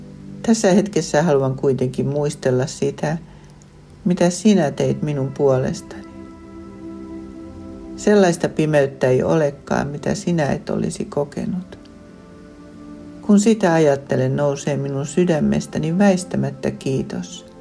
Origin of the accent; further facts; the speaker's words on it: Lapland, Finland; born there; Johtuneeko siitä, että olen syntynyt Lapissa syksyllä, kun ruska saa luonnon hehkumaan kauneimmillaan?